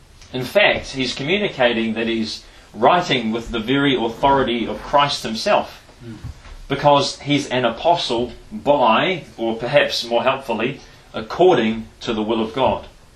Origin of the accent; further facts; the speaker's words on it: New Zealand; Probably a touch more than we get from just skimming through it as everyday Kiwi folk.